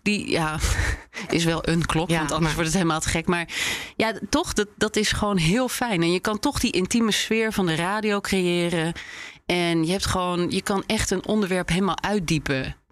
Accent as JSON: {"language": "Dutch", "town": "Rotterdam", "region": "South Holland", "country": "Netherlands", "said": "ik kom zelf uit Rotterdam-Zuid."}